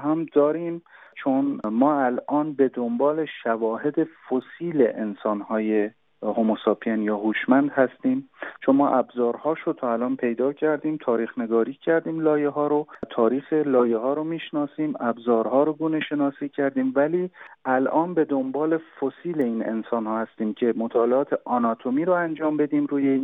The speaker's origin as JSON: {"language": "Persian", "country": "Iran", "said": "حالا درسته که ما ایرانی هستیم"}